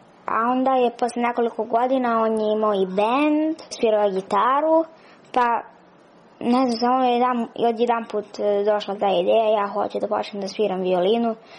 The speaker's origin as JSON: {"language": "Serbian", "town": "Paraćin", "region": "Šumadija and Western Serbia", "country": "Serbia", "said": "imam 8 godina i dolazim iz Paraćina."}